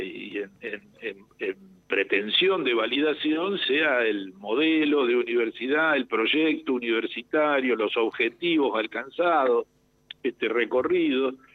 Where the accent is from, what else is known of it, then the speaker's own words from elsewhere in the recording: San Pedro, Buenos Aires Province, Argentina; now in La Plata, Argentina; Sí, yo soy de San Pedro, de provincia de Buenos Aires.